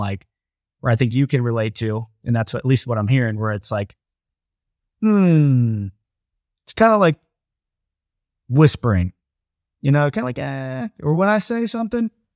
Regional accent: Columbus, Ohio, United States; Like, we grew up, you know, drinking from hoses in our backyard, and I'm from Ohio, Columbus.

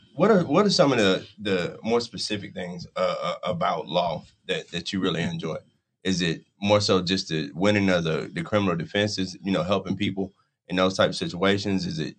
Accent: Alabama, United States; I'm from Alabama, so excuse me. I had to work on my diction sometimes.

